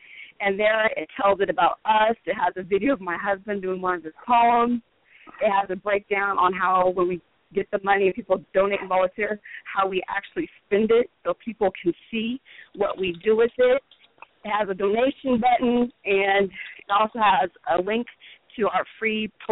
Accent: Lincoln, Nebraska, United States; now in Omaha, United States; I'm originally from Lincoln, so that's more white people. So when I first moved here with my mom in 2001, I was kind of surprised at all the black folks.

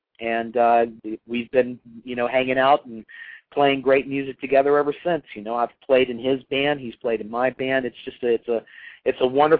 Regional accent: Roanoke, Virginia, United States; I grew up right outside of Roanoke, Virginia.

